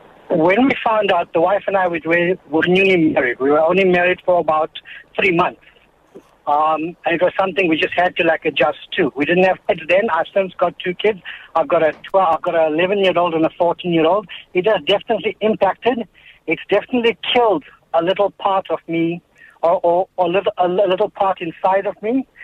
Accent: Durban, KwaZulu-Natal, South Africa; I mean, I grew up in Durban

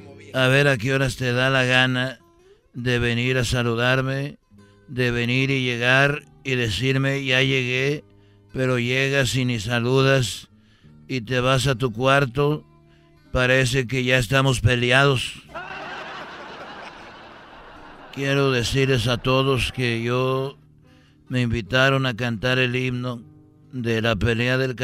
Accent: Jalisco, Mexico; yo soy de Jalisco.

